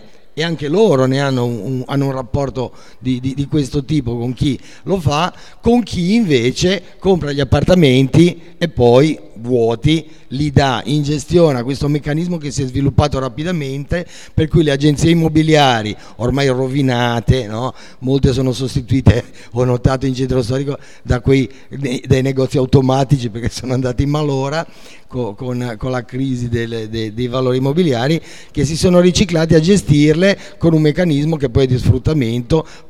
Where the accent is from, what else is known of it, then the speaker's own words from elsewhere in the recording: Genoa, Liguria, Italy; boh, da genovese mi viene in mente